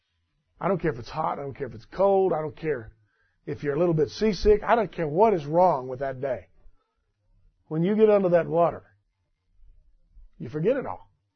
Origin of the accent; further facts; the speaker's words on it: Corpus Christi, Texas, United States; And we're from South Texas. We were living in Corpus. We were used to humidity